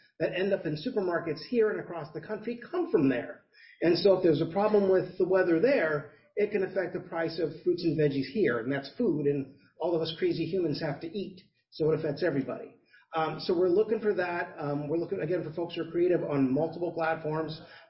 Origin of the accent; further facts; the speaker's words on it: California, United States; I mentioned before I'm from California.